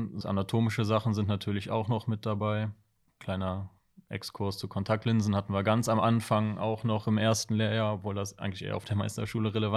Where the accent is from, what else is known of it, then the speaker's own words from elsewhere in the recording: Cologne, North Rhine-Westphalia, Germany; ich bin 29 Jahre alt, ich bin hier in Köln geboren und aufgewachsen